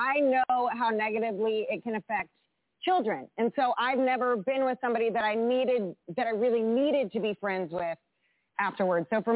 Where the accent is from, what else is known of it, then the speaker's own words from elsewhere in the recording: Texas, United States; Brother of mine, and I'm from Texas, okay?